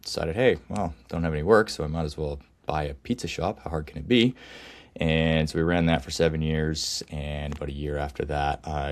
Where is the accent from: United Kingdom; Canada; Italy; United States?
Canada; Revelstoke, British Columbia; I grew up in Revelstoke, born and raised.